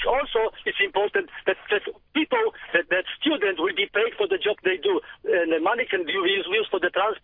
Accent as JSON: {"language": "English", "country": "Poland", "moved": "yes", "said": "that I came from Poland, and in Poland we had a system."}